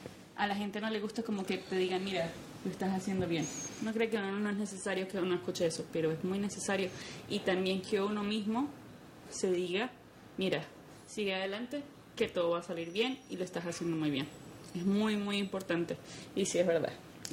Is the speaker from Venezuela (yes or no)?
yes; Venezuela; soy de Venezuela.